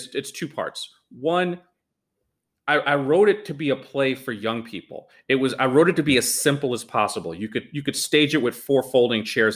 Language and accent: English; New York, United States; now in Los Angeles, United States; I say this as a New Yorker, is the egalitarian nature of the arts here.